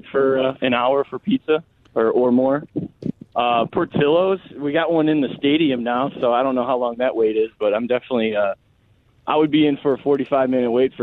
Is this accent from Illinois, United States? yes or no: yes; Chicago, Illinois, United States; I'm from Chicago, so I feel obviously I'm biased towards the food in Chicago.